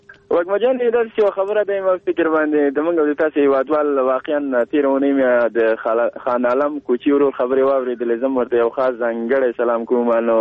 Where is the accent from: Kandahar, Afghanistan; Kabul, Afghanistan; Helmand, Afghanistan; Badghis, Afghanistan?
Kabul, Afghanistan; born there; زه دلته څه په دې ټولنه کې پیدا شوی ما په کابل کې دی سبس کې نو زما کوچیتوب مې نه ده لیدلی